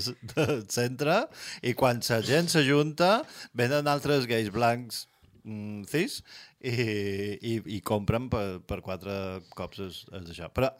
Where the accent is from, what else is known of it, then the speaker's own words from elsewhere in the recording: Campos, Balearic Islands, Spain; Jo som de Campos o de Mallorca.